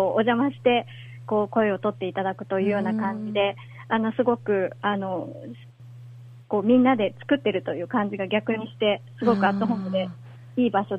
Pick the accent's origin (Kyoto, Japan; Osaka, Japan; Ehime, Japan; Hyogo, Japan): Kyoto, Japan; Uji; 一つが私の地元の宇治にもできまして